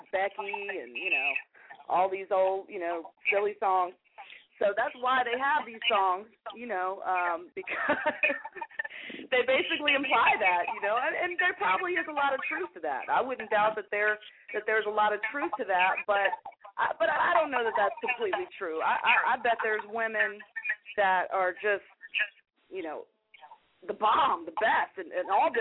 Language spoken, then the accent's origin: English; Maryland, United States; now in Atlanta, United States; I'm actually calling from down in Atlanta right now, but I'm from the Maryland, D.C. area.